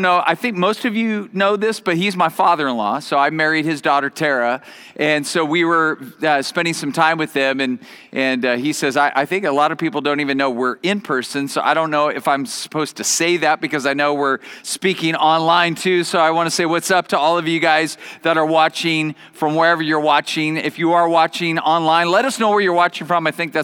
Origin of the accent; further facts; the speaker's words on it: Bakersfield, California, United States; we didn't even know where Thousand Oaks was because we're from Bakersfield.